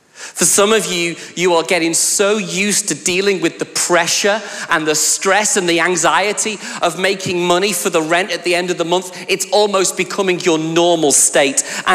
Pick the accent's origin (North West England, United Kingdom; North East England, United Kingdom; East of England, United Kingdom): North West England, United Kingdom; accent: Scouse; I'm going to try and tame down my Scouse accent for you all and put on my best Yorkshire because my family was from Doncaster and they all talk like that, you see.